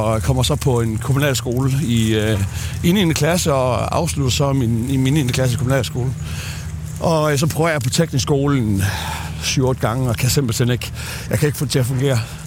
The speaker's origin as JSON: {"language": "Danish", "town": "Aarhus", "region": "Central Denmark Region", "country": "Denmark", "tie": "born or raised there"}